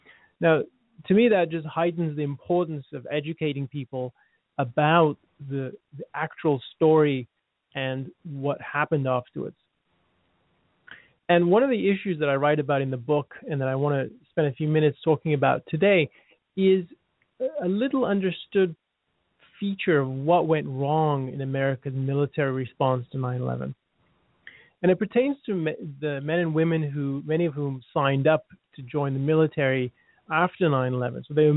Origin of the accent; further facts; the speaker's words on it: England, United Kingdom; now in United States; I love this country, and I moved here from England many years ago, precisely because I do love this country.